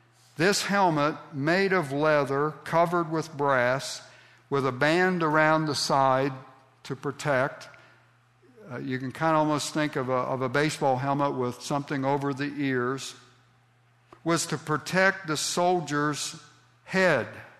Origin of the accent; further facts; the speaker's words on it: Ohio, United States; Now, where I grew up in Southeast Ohio, just country churches, preachers had very little education.